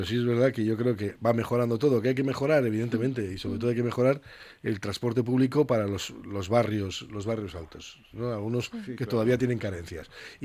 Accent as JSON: {"language": "Spanish", "town": "Bilbao", "region": "Basque Country", "country": "Spain", "said": "yo que soy de Begoña."}